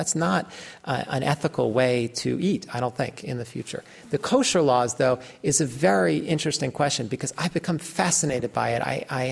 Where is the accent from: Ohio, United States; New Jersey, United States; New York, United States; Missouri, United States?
New York, United States; I come from the Lower Hudson Valley, New England.